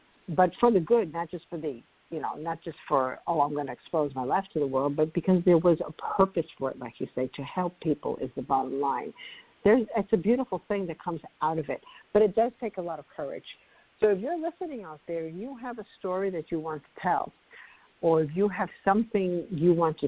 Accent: New York City, New York, United States; You know, I grew up in New York City, a very loud, busy, noisy city, which I still love New York City.

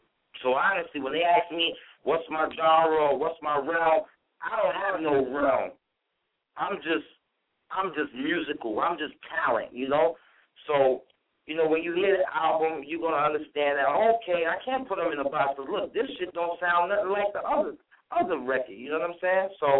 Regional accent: New York City, New York, United States; because, see, I'm from Harlem and everything, but I write from a different perspective, you know.

